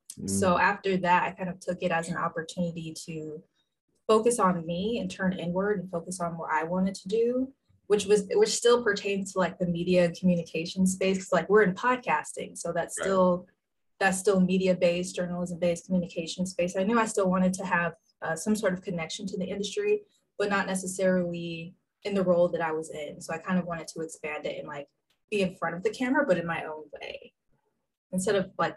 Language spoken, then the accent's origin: English; Plano, Texas, United States; I'm from Texas, Lone Star State. Specifically, I'm from the Dallas area, Plano, Texas